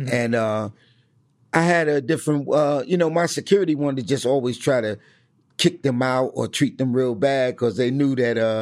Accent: Bronx, New York, United States; I grew up in the South Bronx, and, you know, I've been around, you know, entertainers and gangsters and drug dealers, pimps, all my life.

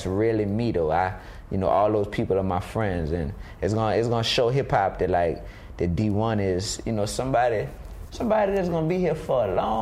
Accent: New Orleans, Louisiana, United States; You know, I'm from New Orleans.

